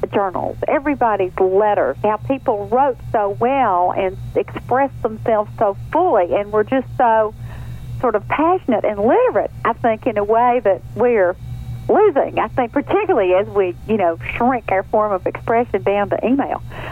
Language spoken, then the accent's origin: English; Hillsboro, United States; I know on Saturday, the first reading is going to be in my hometown in Hillsboro at 11 o'clock.